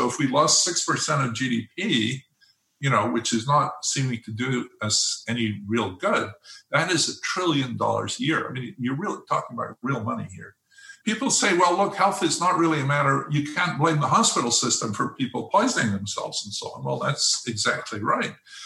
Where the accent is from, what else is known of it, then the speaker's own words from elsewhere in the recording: Edinburgh, Scotland, United Kingdom; when I was a kid growing up in Scotland in a very lower middle class part of Edinburgh